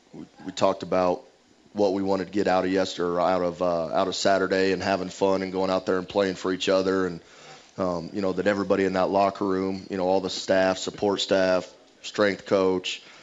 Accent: Goodland, Kansas, United States; Yep, I was born and raised in Goodland, Kansas. Went 2 years at Dodge City Community College

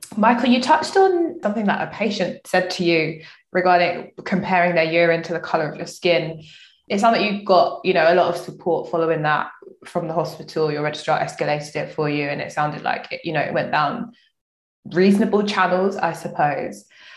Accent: London, United Kingdom; I'm from London, so anywhere above the M25 is a bit up north for me.

